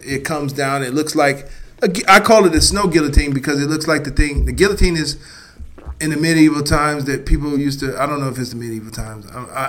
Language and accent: English; Cleveland, Ohio, United States; We're from Cleveland, right? I'm from Cleveland. He's from Erie, but the weather's still the same.